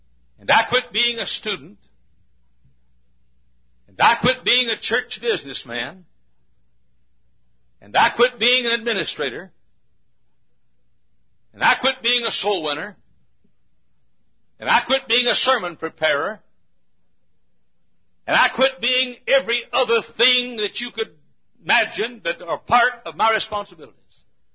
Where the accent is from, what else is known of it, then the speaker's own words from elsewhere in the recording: United States; I'm defending freedom. I'm an American. I'm defending the freedom of my country and my unborn children and their children.